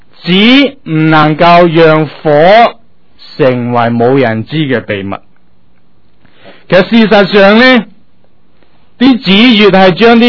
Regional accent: China; 唔单单係我哋中国人嘅性格嘅

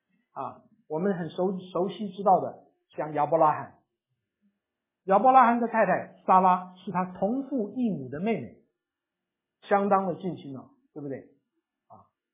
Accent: Pingtung County, Taiwan; 我小时候住在台湾呢，台湾南边有个县叫做屏东。

